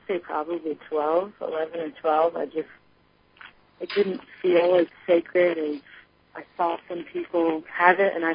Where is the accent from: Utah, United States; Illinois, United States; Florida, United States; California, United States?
Florida, United States; we're actually from Florida and wanted to go on this cross-country road trip with no exact itinerary